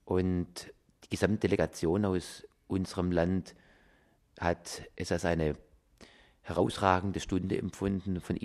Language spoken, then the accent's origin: German; Stuttgart, Baden-Württemberg, Germany; born there; Ich bin evangelischer Christ, in Stuttgart geboren. Und Stuttgart ist nun mal mehrheitlich evangelisch geprägt durch die Reformation. Ich bin in Korntal aufs Gymnasium gegangen.